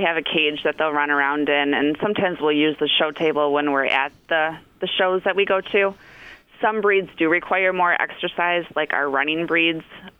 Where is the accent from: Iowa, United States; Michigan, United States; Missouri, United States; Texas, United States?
Michigan, United States; Mason; I grew up in Mason, actually.